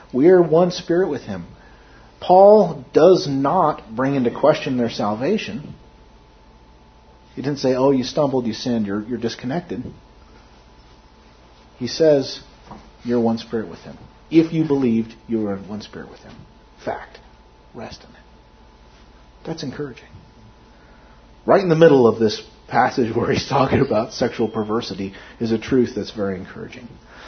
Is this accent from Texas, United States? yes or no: no; Carson City, Nevada, United States; I grew up in Carson City, Nevada for a period of my growing up